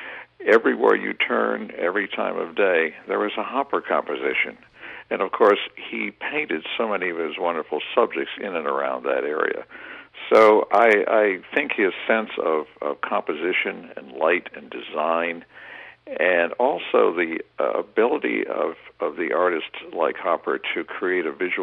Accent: Illinois, United States; also born or lived in Kansas City; And I came from the Midwest. I'm from Illinois originally, but I also worked in Kansas City for a few years.

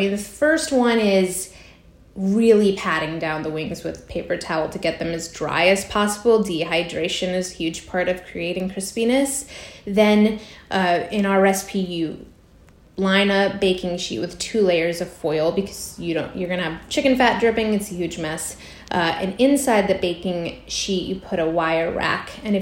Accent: Texas, United States; I grew up in Texas, so there's probably queso literally in my bloodstream

